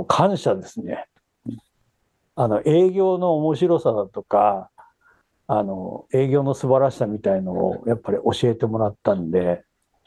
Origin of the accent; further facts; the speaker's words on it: Hokkaido, Japan; 地元が北海道なんで、